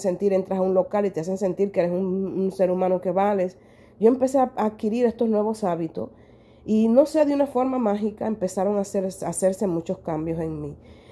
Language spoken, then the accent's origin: Spanish; Cuba; now in Netherlands; Yo que soy cubana, vengo de Cuba. Gracias a Dios, desde que empecé con el desarrollo personal, cuando me fui a vivir a Holanda, llevo muchos años trabajando en mí.